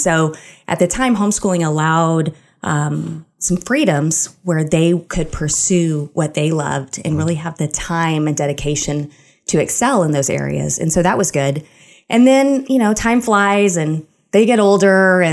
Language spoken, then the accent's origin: English; Plano, Texas, United States; So I was raised in Plano. My dad actually lives at the same house that I came home to as a baby.